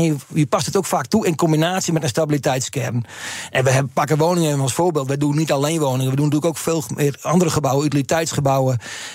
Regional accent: Netherlands; we zijn Nederlanders

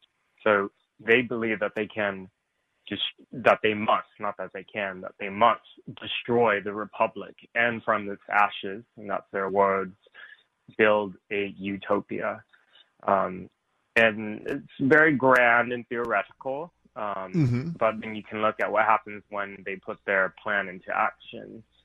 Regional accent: Portland, Oregon, United States; Portland was particularly brutal. That's my hometown.

